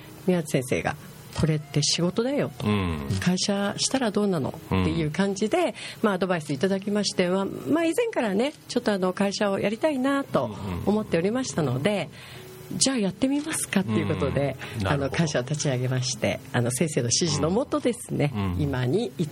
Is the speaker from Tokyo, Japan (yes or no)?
yes; Tokyo, Japan; also born or lived in Fukuoka / Kagoshima; 福岡生まれなんですけど、はいはい、中学まで東京で、はいはい、その後こう鹿児島、はいはい、高校時代は鹿児島ですね、うんうんうん、でその後また東京行って福岡にっていう